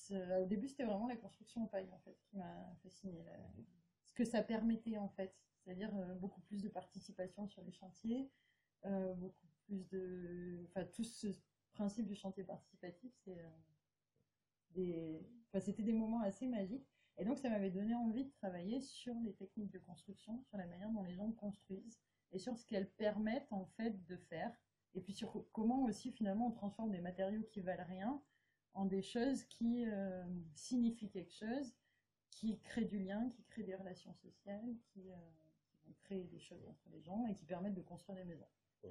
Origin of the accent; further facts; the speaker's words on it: Montpellier, Occitanie, France; Moi je suis de Montpellier. J'ai fait mes études à Strasbourg, mais avant j'ai voyagé aussi.